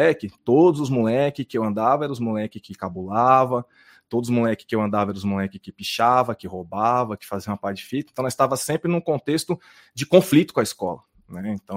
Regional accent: São Paulo, Brazil; Eu nasci na Quebrada, na Zona Sul de São Paulo, extremo sul de São Paulo, Campo Limpo.

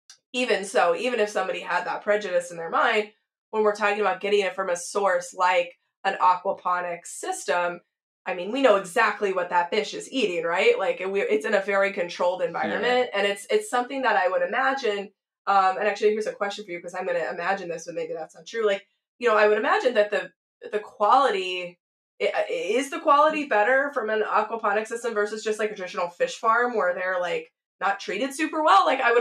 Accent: Texas, United States; But I grew up in Texas, and there really wasn't a whole lot of, you know, opportunity to eat fish.

